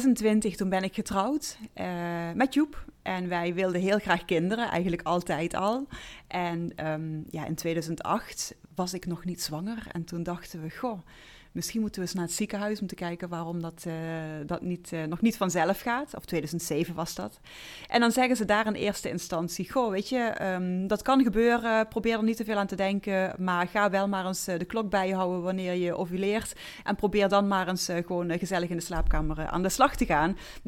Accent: Heerlen, Limburg, Netherlands; Ik ben 43. Ik kom uit Heerlen.

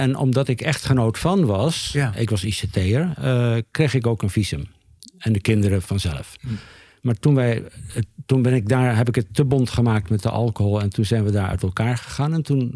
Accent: Amsterdam, North Holland, Netherlands; Ik kom uit Amsterdam, hè, dus ik wist wel hoe een verslaafde eruit zag.

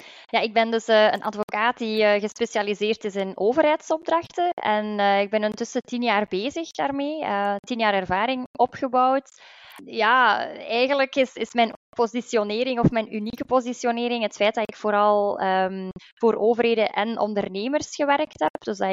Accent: Belgium; Ja, ik ben een advocaat uit België.

